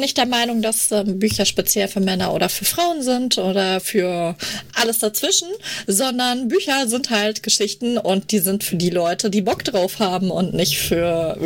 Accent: Bavaria, Germany; Ich bin aus der Nürnberger Region, Autorin, Lektorin, Schreibcoach und Dienstleisterin für Self-Publisher

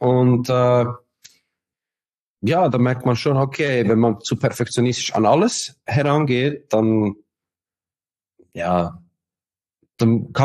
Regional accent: Switzerland

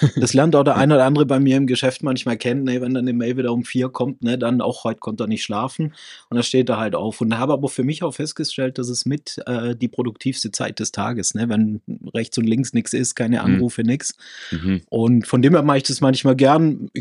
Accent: Balingen, Baden-Württemberg, Germany; die Handball kennen, die wissen, wo ich herkomme. Balingen heißt die Ecke, erste Handball-Bundesliga, zweite Handball-Bundesliga derzeit.

